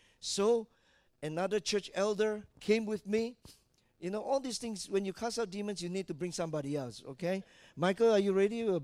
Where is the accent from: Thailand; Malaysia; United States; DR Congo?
Malaysia; Malacca; my sister in Malacca, that was my hometown, all right?